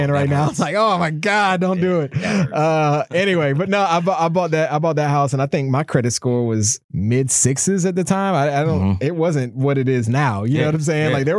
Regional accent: Georgia, United States; I remember growing up where I grew up in Clayton County, Georgia, which was, when I was young, a predominantly white area of Atlanta.

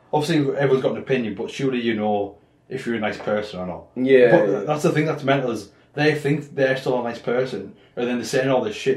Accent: England, United Kingdom; we're English

